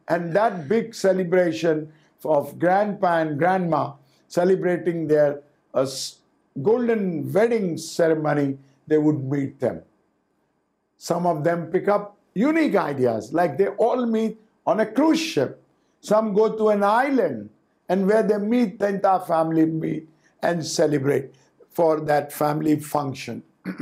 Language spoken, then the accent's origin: English; India; We, as an Indian, we live in a social culture setup.